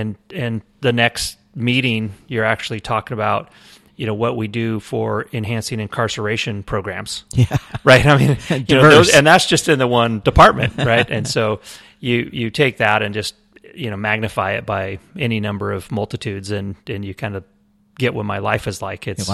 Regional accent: Redding, California, United States; also born or lived in Tahoe City; I grew up essentially in two places, Redding and Tahoe City. So I had I was born in Mercy Hospital, and we lived in Palo Cedro at the time on Melmar Avenue.

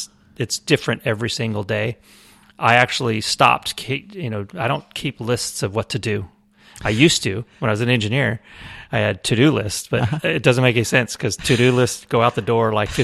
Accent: Redding, California, United States; also born or lived in Tahoe City; I grew up essentially in two places, Redding and Tahoe City. So I had I was born in Mercy Hospital, and we lived in Palo Cedro at the time on Melmar Avenue.

